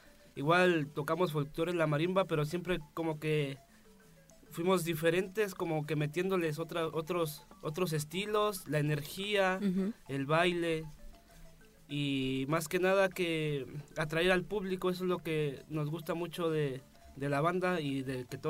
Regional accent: Mexico City, Mexico; born there; now in Naucalpan, Mexico; La mayoría, o bueno, somos del DF. Uh-huh. Yo nací en el DF, pero me fui a vivir al estado. Creo que todos nacimos en el DF y vivimos en el estado, que son a las orillas del DF.

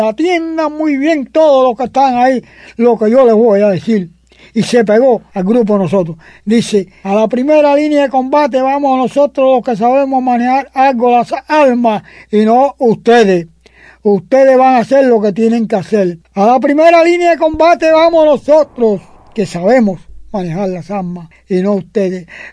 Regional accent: Matanzas, Cuba; todos los cienegueros somos de Fidel

